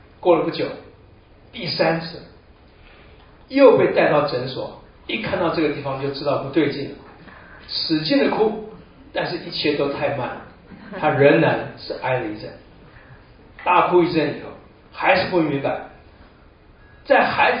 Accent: Keelung, Taiwan; 我是生在台湾的基隆，在基隆那时候港口都有一些从外国运进来的浮木

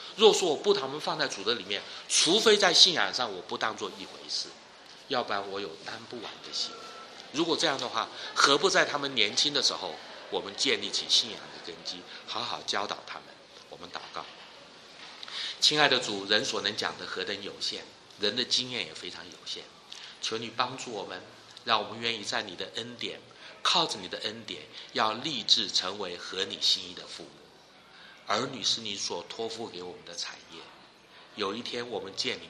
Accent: Taiwan; 我自己小时候也经过这样的事，我在台湾长大

